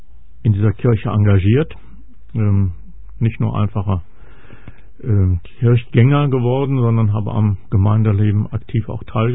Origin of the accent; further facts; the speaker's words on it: Arnsberg, North Rhine-Westphalia, Germany; Ich bin in Arnsberg groß geworden.